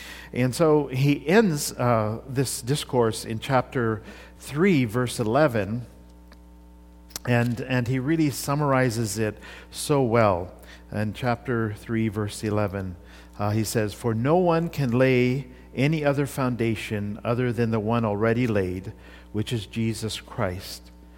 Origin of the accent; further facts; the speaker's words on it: India; Ed was one of those uncles I grew up with in India.